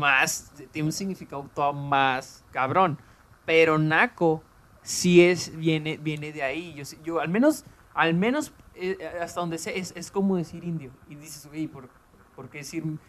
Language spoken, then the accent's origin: Spanish; Mexico; O sea, en México, nosotros que somos de México, existe el racismo.